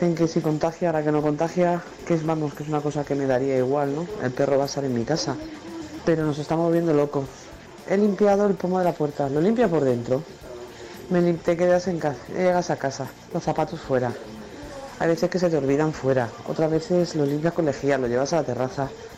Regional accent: Community of Madrid, Spain; Yo me imagino que como muchos madrileños y españoles estamos preocupados por esa situación

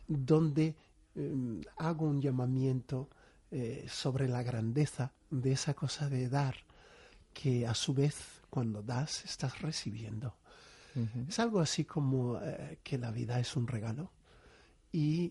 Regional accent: Madrid, Community of Madrid, Spain; soy un madrileño de pura cepa. Bueno. De hace ya un porrón de años. Llevo en Madrid, si mal no calculo, 30 años fácil

